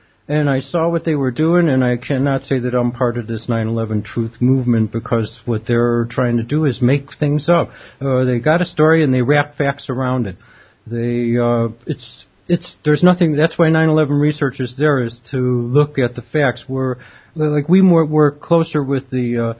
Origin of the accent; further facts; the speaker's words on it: New York, United States; I was from New York.